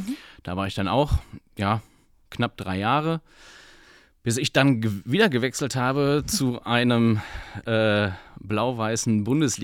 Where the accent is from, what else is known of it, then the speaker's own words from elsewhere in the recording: Bochum, North Rhine-Westphalia, Germany; born there; 40 Jahre alt und ja mittlerweile seit knapp 20 Jahren in der IT. Mhm. Gebürtig komme ich aus Bochum, also aus dem Ruhrpott.